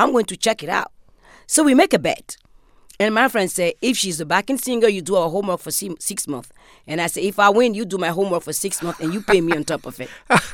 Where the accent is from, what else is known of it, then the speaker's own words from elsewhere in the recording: Benin; Well, I am from Benin